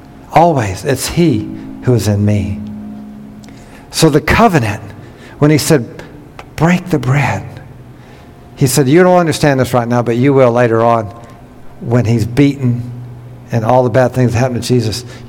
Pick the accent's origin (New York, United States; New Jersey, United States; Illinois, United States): New York, United States; I'm from New York.